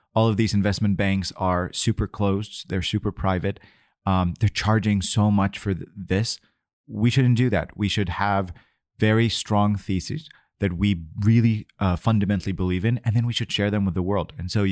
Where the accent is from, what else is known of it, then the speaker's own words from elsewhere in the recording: United States; I mean, as an American, I feel like it's a good spirit of I'm ready.